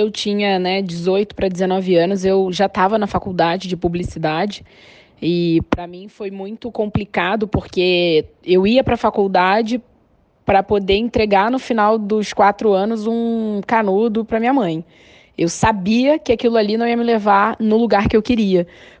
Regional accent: Nova Iguaçu, Rio de Janeiro, Brazil; also born or lived in Belford Roxo / Niterói; eu sou nascida em Belford Roxo, Baixada Fluminense, do estado do Rio de Janeiro. Fui criada em Nova Iguaçu, né, até os 14 anos, quando a minha família se mudou para Niterói. Eu venho de família normal, classe média

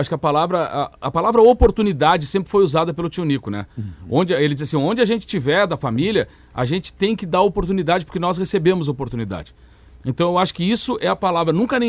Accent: Rio Grande do Sul, Brazil; Nós somos do Inhanduí, né? Ou seja, a gente já vem de uma região com essa questão da raiz, né? Muito forte.

